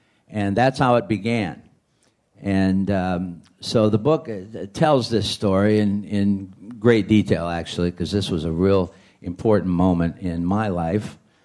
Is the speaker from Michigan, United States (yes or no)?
yes; Niles, Michigan, United States; a junior in high school in Niles, Michigan, my hometown. And the record was released in Niles in the vicinity around there when I was that age.